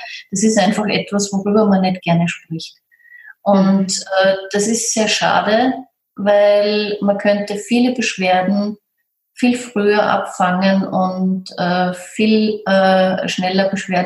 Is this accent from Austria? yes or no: yes; Austria; Also bei uns in Österreich ist es das Sackerl und nicht die Tüte.